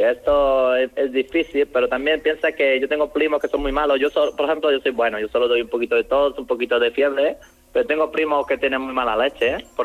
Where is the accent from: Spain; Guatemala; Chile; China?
China; Esas son bromas que nos gustan a los chinos. Siempre de que chinos somos bajitos, los chinos somos bajitos.